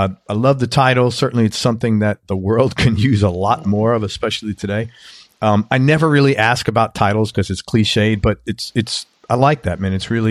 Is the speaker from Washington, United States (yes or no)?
no; New York City, New York, United States; I grew up in New York City when you were talking about.